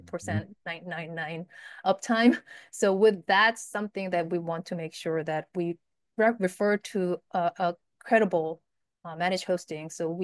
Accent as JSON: {"language": "English", "region": "New York", "country": "United States", "said": "And when I'm from New York area."}